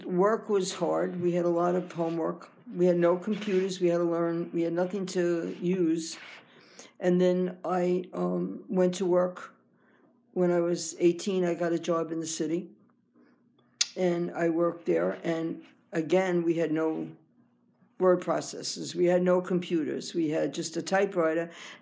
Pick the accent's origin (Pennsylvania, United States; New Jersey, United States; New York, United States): New York, United States; Astoria; I was born in Astoria, Queens, in New York, in 1941. I grew up in Astoria. I went to school in public school 6 in Astoria.